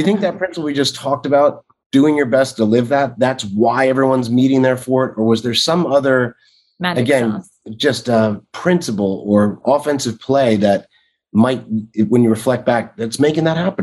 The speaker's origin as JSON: {"language": "English", "region": "New Jersey", "country": "United States", "said": "I was from Jersey and roots in Ireland."}